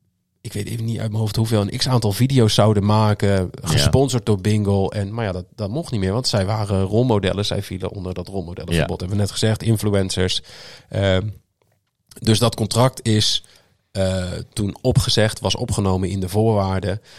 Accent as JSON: {"language": "Dutch", "region": "Groningen", "country": "Netherlands", "said": "En ik kom uit Groningen. Dat is een aardig verschil."}